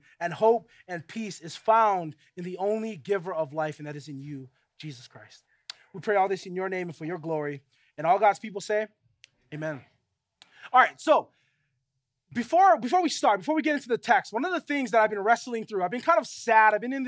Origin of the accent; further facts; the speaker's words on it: Maili, Hawaii, United States; I grew up on the west side of Oahu. I grew up in Maile, and I grew up right across the beach.